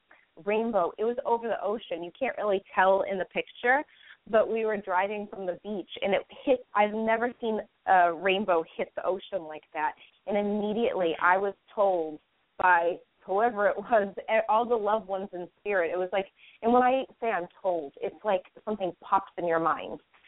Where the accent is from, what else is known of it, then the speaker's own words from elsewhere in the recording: Boston, Massachusetts, United States; now in Tampa, United States; I'm from Boston, but I live in Tampa, and about 30 minutes from the city